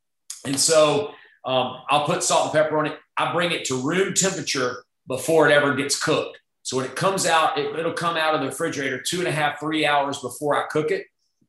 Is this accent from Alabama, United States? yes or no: yes; Alabama, United States; Again, I grew up in Alabama, played football at the University of Alabama.